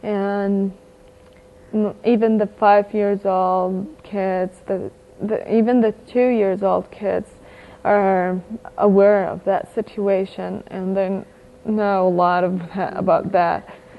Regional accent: Palestine; So I would like people to know about my country when I come here and tell them that I'm from Palestine.

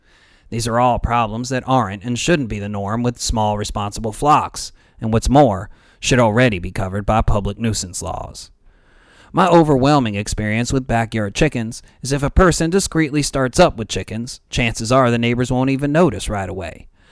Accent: New York, United States; I recently learned the city of Albany, New York, capital of my home state, is one of the few North American cities where backyard chickening is prohibited

